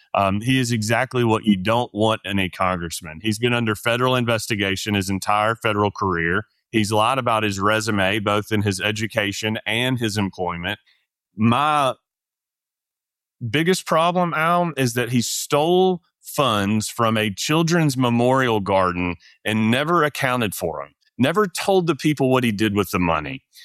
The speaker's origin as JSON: {"language": "English", "region": "Tennessee", "country": "United States", "tie": "born or raised there", "said": "when I go into schools across my hometown where I'm mayor and talk to them about wanting to do the right thing and play by the rules."}